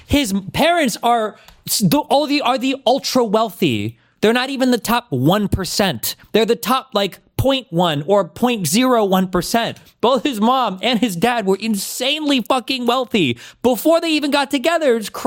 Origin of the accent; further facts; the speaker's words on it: United States; When I was a teenager growing up in the States, I used to think that if we owned a summer house in Turkey, I would have a place and friends to call my own